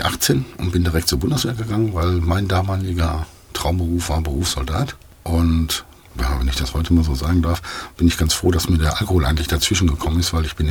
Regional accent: Hagen, North Rhine-Westphalia, Germany; born there; also born or lived in Hannover; In Hagen, Westfalen.

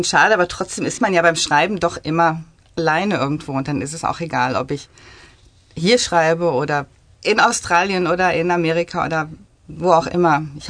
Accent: Hagen, North Rhine-Westphalia, Germany; also born or lived in Iserlohn; Nee, ich bin in Iserlohn geboren und dann in Hagen aufgewachsen. Bin auch zur Schule gegangen, habe mein Abitur da gemacht und habe viele, viele Jahre gewohnt.

